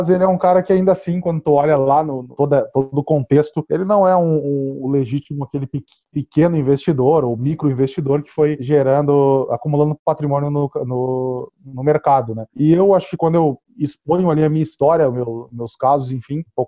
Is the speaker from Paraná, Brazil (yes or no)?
no; Porto Alegre, Rio Grande do Sul, Brazil; now in Florianópolis, Brazil; eu nem tô no eixo Rio-São Paulo, eu tô em Florianópolis. Eu sou gaúcho, na verdade, né? Tô de Porto Alegre.